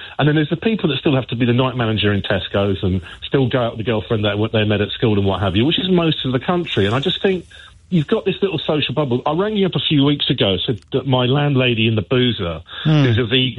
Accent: London, United Kingdom; born there; I was born in London, but then I moved out, and then I moved back again in my late teens, early 20s, lived there 35 years and moved back out again.

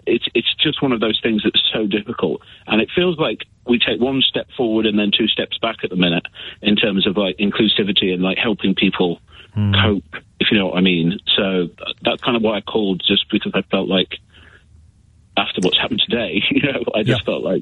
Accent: West Midlands, United Kingdom; I grew up in the Midlands, and I grew up really near Alton Towers

